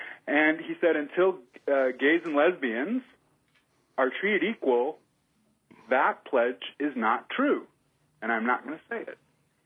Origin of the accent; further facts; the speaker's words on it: Michigan, United States; I grew up in Michigan, but I spent a lot of time down there as a kid, and then I spent time there as an adult as well.